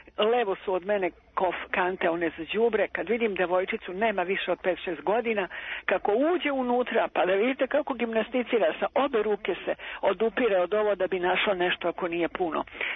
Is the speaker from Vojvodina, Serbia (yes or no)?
no; Belgrade, Serbia